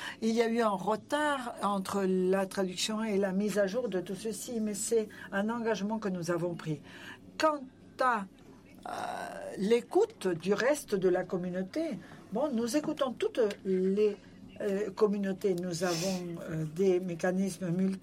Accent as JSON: {"language": "French", "country": "China", "second_language": "French", "said": "Je viens de Chine."}